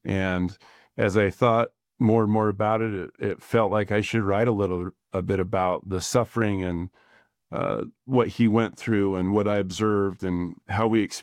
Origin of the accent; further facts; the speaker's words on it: Roy, Utah, United States; Born and raised in Roy, Utah, went to Weber State as undergrad, proud graduate of Weber State